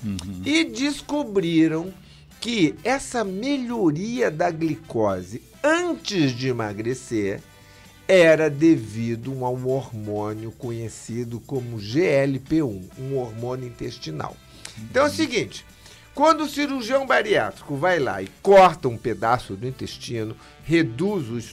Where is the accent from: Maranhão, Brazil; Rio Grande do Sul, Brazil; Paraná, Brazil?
Paraná, Brazil; Curitiba; born there; Eu nasci em Curitiba.